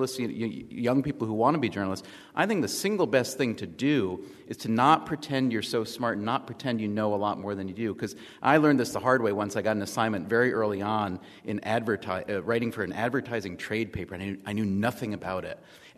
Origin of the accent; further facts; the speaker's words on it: New York, United States; I'm from New York, so it's 11:30 at night for me.